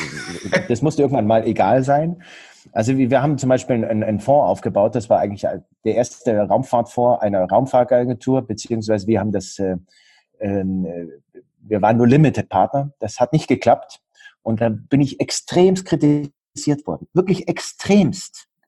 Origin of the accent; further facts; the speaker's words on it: Bavaria, Germany; born there; Ich bin im Allgäu geboren und im Allgäu heißt es, der Allgäu wird mit 40 erwachsen. Also ich bin jetzt 50